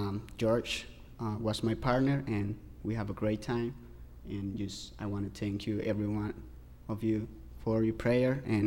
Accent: Honduras; I'm from Honduras.

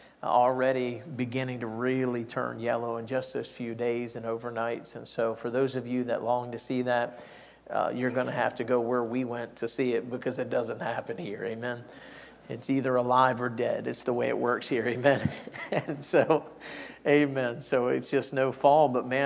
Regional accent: New Hampshire, United States; You know, I'm from New Hampshire area, you know

